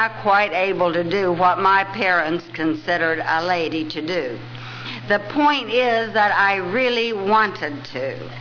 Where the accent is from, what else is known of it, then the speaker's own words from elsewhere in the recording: West Virginia, United States; now in Akron, United States; I'm not originally from Akron, Ohio. I'm originally from wild, wonderful West Virginia.